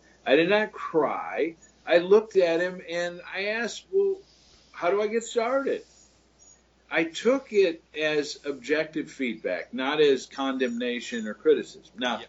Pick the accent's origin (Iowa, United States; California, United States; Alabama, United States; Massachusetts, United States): Iowa, United States; at my time growing up in Iowa, the question that farmers would ask